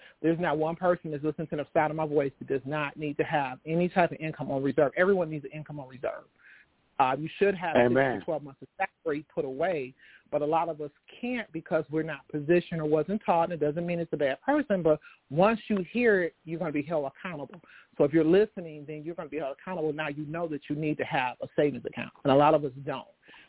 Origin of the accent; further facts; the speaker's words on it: Detroit, Michigan, United States; because I'm from Detroit, I live in Detroit, so I live outside of Detroit.